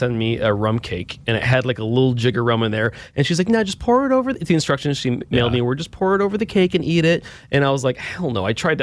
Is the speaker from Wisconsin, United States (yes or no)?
yes; Milwaukee, Wisconsin, United States; I'm from Milwaukee, Wisconsin. Beer's in my blood, right?